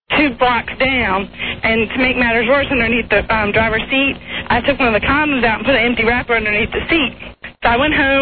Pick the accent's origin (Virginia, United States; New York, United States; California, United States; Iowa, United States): Virginia, United States; Fredericksburg; now in Norfolk, United States; Fredericksburg, Virginia.